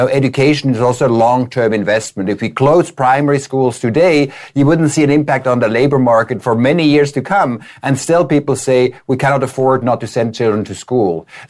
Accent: Switzerland; I come from Switzerland, for example. That's where I grew up.

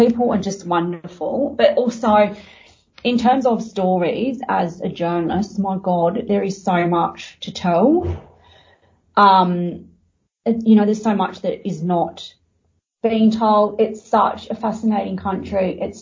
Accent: Australia; born there; I'm an Australian-born freelance journalist who has covered and covers human rights.

